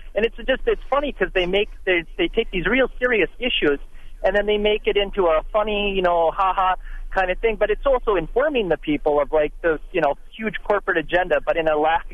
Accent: Canada; now in Sturgeon Bay, United States; I'm from Canada originally.

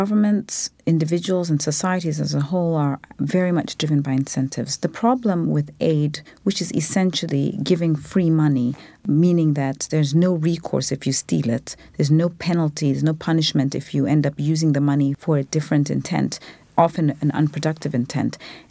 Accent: Zambia; provide a scholarship for a girl to go to school in my home country of Zambia

